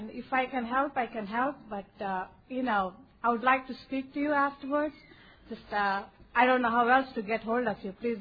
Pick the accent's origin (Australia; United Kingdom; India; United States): India; I'm from India. And of course, I'm a female.